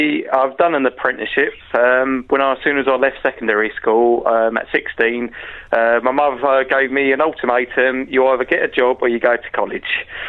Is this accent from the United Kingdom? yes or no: yes; Walthamstow, London, United Kingdom; Luckily it was in Walthamstow, my hometown.